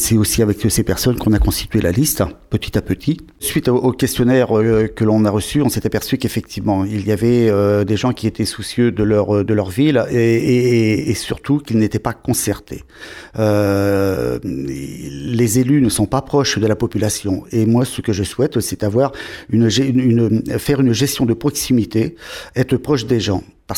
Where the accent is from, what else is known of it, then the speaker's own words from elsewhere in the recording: Saint-Pierre-d'Oléron, Nouvelle-Aquitaine, France; moved away as an adult; Je suis oléronais, je suis né à Saint-Pierre d'Oléron.